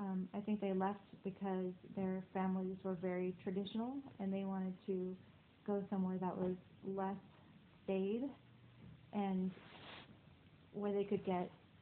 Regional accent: Hanover, New Hampshire, United States; also born or lived in Germany / Spain; I was born in Germany, and then we moved to Spain, and then when I was five, he got a job in Hanover, New Hampshire.

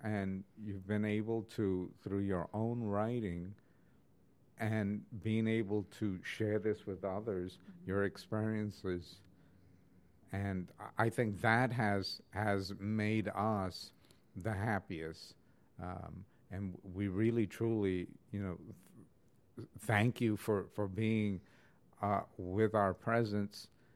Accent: New York City, New York, United States; Growing up in New York City, we didn't hear the New York Puerto Rican experience.

